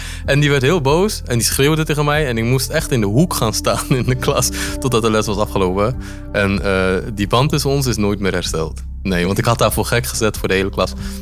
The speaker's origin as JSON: {"language": "Dutch", "country": "Poland", "tie": "born or raised there", "lives_now": "Netherlands", "said": "Als mensen mij vragen, waar kom je vandaan, zeg ik wel altijd uit Polen. Ja, ik zeg niet dat ik Nederlands ben."}